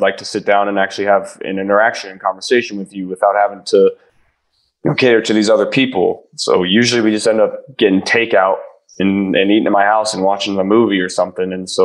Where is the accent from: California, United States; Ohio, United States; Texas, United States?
Ohio, United States; I'm from Ohio. They're from Ohio. We all understand each other.